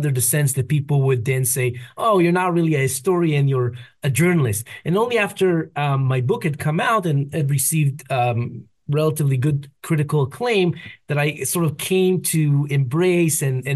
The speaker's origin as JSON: {"language": "English", "country": "Israel", "tie": "born or raised there", "said": "I was growing up in Israel"}